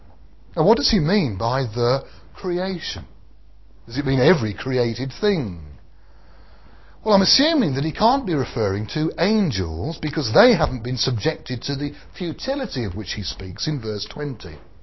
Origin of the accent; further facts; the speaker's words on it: Birmingham, West Midlands, United Kingdom; Many years ago, when I was brought up in Birmingham